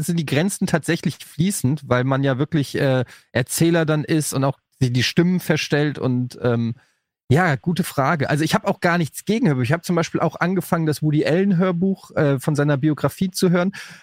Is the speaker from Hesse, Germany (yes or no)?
yes; Frankfurt, Hesse, Germany; ich komme ja aus Frankfurt